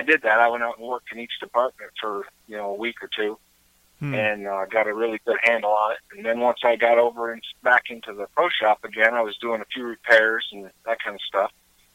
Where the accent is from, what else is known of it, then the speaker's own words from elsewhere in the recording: Wyoming, United States; also born or lived in Virginia / Tennessee; Yeah, I was born in Virginia, raised in Wyoming. My family's from New York State, and I've lived in Tennessee and all over the place.